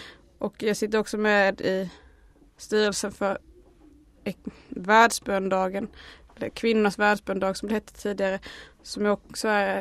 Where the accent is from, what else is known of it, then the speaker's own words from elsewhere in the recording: Småland, Sweden; teologistuderande från Uppsala och prästkandidat för Skara stift, men jag kommer från Småland.